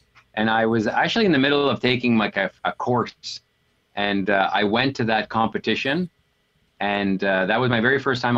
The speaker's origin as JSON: {"language": "English", "town": "Montreal", "region": "Quebec", "country": "Canada", "said": "I'm from Montreal."}